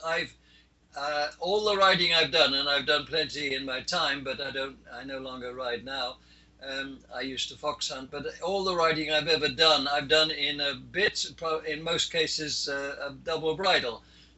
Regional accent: United Kingdom; born there; moved away as an adult; I was born in 1930. I'm British born. I've been here in this country for the last, since 1977. So if I'm lucky, I may not be, but I will have lived half my time in England and half my time here.

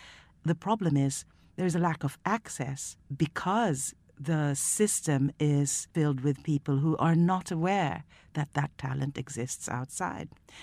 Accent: Manila, Metro Manila, Philippines; But the funny thing about growing up in a place like the Philippines is there was no publishing in the Philippines when I was growing

